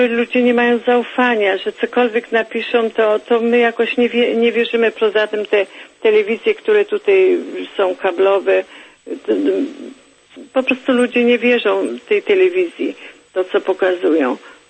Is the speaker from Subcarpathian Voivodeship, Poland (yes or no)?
yes; Sanok, Subcarpathian Voivodeship, Poland; now in Toronto, Canada; Jesteśmy z panią senator prawie, że w sąsiedztwie, bo ja pochodzę z Sanoka, jestem sanoczanką z urodzenia.